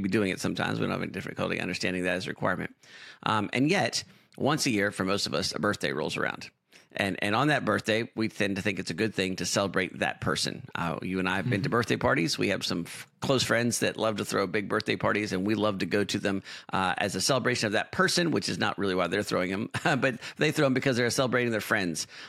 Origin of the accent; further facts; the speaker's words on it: United States; as an American, I'm excited to celebrate the United States on a pretty important birthday coming up here, the 250th.